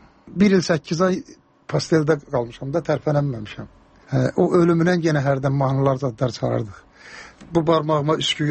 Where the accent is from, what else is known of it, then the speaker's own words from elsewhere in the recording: Karabakh, Azerbaijan; Məndə zarafatçı Qarabağlıyam